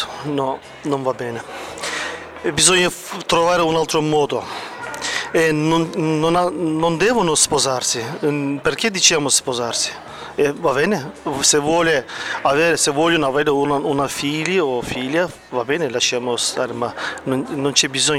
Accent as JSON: {"language": "Italian", "country": "Turkey", "second_language": "Italian", "lives_now": "Lugano, Switzerland", "said": "abito a Lugano e sono turco."}